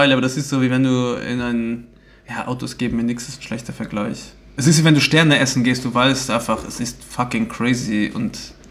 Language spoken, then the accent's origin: German; Luxembourg; Bei uns in Luxemburg nennt man das Carway oder K-Ways, weißt